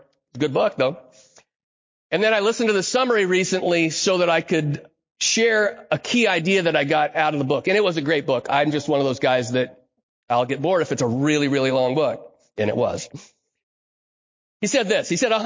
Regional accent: United States; I'm an American. I live in Roseburg.

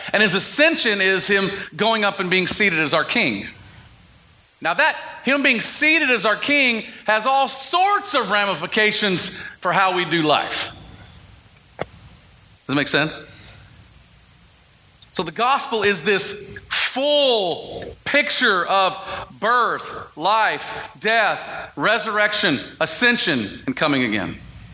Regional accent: Texas, United States; So when I grew up in Texas with my family, my parents, we ate out for almost every dinner.

